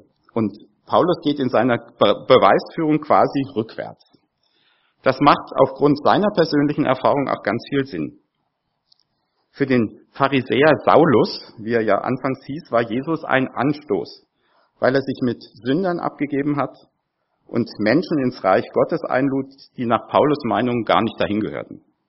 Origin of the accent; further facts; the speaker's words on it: Crete, Greece; Ich komme aus Kreta, ist noch gar nicht so lang her, das ist Griechenland